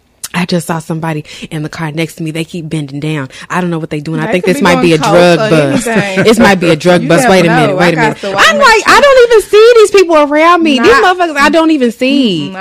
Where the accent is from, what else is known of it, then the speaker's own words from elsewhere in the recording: Kentucky, United States; Well, we're both transports. I'm from Kentucky and she's from Texas.